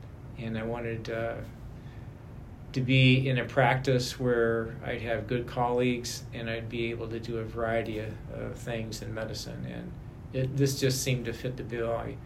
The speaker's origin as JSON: {"language": "English", "town": "Topeka", "region": "Kansas", "country": "United States", "tie": "born or raised there", "said": "we had job offers in Fergus Falls and one in my hometown in Topeka, Kansas."}